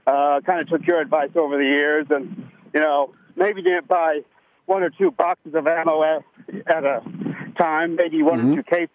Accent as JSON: {"language": "English", "region": "Georgia", "country": "United States", "tie": "born or raised there", "said": "Even I can do that with math, and I grew up in Georgia and went to the Georgia Public School."}